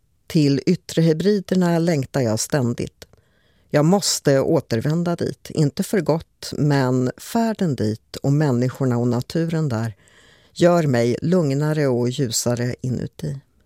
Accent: Jämtland County, Sweden; accent: Jamtish; first language Jamtish; Men språkljuden och intonationen liknar mitt modersmål jamska, jämtländska, en inlandsdialekt.

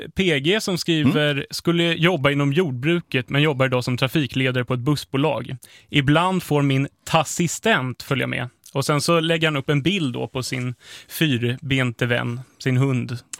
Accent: Skåne, Sweden; Passande nog som skåning då till Trelleborgsvägen. Där bodde jag i ungefär ett år

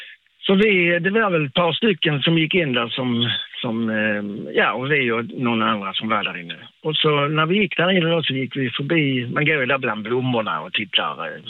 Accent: Malmö, Skåne, Sweden; Ja, vi är från Malmö, så.

